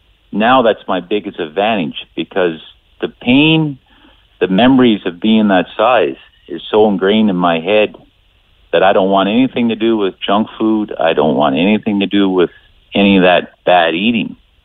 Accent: Newfoundland and Labrador, Canada; I'm originally from Newfoundland, and for me to go home, I would have to drive.

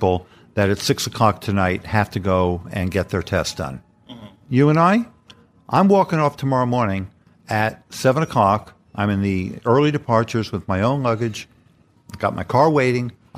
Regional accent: Bronx, New York, United States; I'm 73. I have had a life that as a kid growing up in the Bronx, I never expected to have. My folks didn't have that much.

